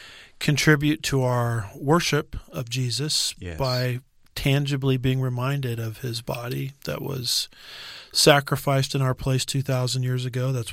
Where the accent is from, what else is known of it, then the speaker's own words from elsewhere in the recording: United States; So I'm speaking as a American citizen.